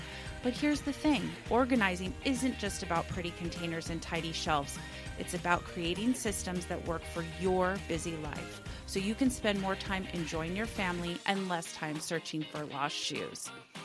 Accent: Burbank, California, United States; I live in Chatsworth. I have lived here for about 10 years. I grew up in the Valley. I grew up in the Burbank area

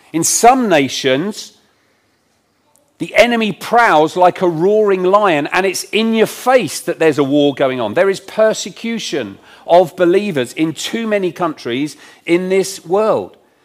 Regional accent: South East England, United Kingdom; now in Rugby, United Kingdom; You know, growing up, I grew up on the Isle of Wight.

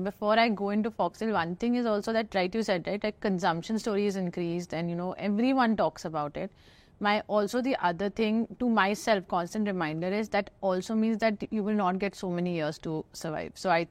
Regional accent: Ranchi, Jharkhand, India; English is a second language; I'm from Rachi, grew up there. Parents are lawyers.

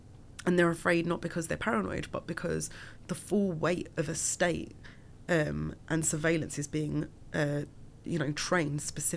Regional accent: London, United Kingdom; I was the only Iraqi in my school. I was the only Iraqi in my neighborhood. I grew up in East London. There were no other Iraqis.

